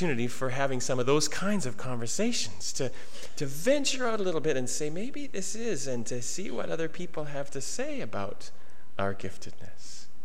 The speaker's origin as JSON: {"language": "English", "country": "Canada", "said": "because we're Canadian, as I said last week."}